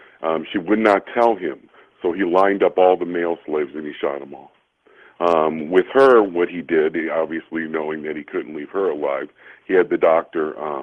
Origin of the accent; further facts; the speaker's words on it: Washington, Missouri, United States; I was a kid from Washington, Missouri at that time. Union, Missouri is right next to Washington, but it's like light years apart.